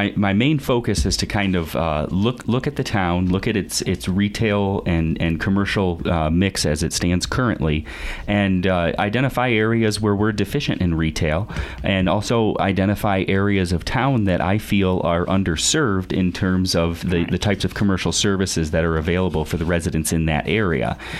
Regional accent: Toledo, Ohio, United States; I'm from Toledo, Ohio.

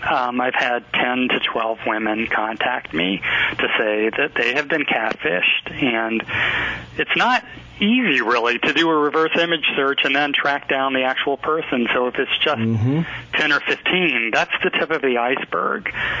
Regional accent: the South, United States; So I grew up in the South in the 60s, and being gay just simply wasn't an option.

